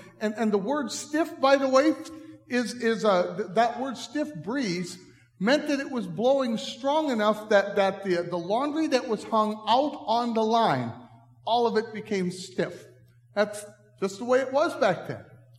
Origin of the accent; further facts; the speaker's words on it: Iowa, United States; I grew up in Iowa, and I had a science teacher when I was growing up who reminded me, well, of course, the wind is always blowing in Iowa.